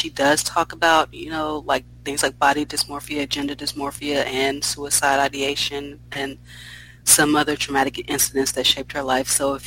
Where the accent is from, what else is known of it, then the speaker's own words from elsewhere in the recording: United States; I just thought, I'm American.